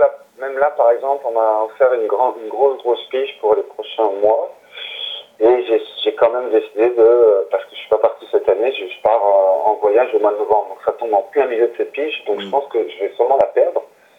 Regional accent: France; now in North America; Moi, j'ai quitté la France il y a 15 ans.

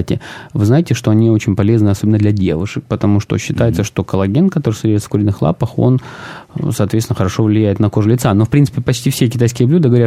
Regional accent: Rostov-on-Don, Rostov Oblast, Russia; в Ростове-на-Дону, откуда я родом.

